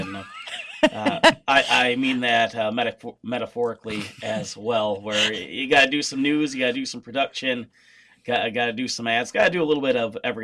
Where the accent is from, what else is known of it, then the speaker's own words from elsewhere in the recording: Tomah, Wisconsin, United States; It was only part-time on the other side of my hometown of Tomah.